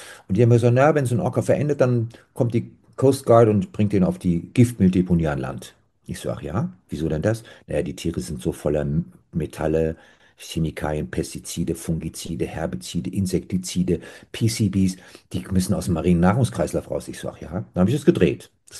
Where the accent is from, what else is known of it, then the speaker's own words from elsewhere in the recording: Rhine-Main, Germany; Ich bin am Rhein und Main groß geworden, bekanntlich.